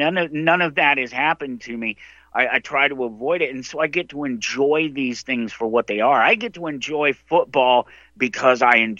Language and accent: English; Denver, Colorado, United States; because I come from a football town. I'm from Denver, and I'm from the 70s and 80s